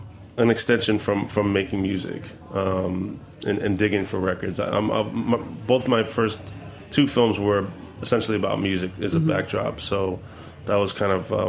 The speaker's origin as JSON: {"language": "English", "town": "Queens", "region": "New York", "country": "United States", "tie": "born or raised there", "also_born_or_lived": "Hawaii", "said": "And then from Hawaii, we moved to Queens when I was about 5 years old. So I'm essentially a New Yorker. I grew up in Queens from five on."}